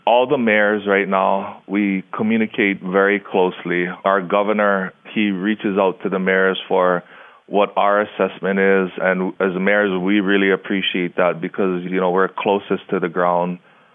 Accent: United States; You can tell I'm American because I'm the only type of person that's going to get that excited about roads.

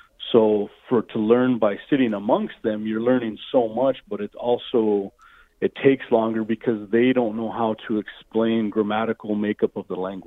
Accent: Montana, United States; So I actually, I grew up in Montana.

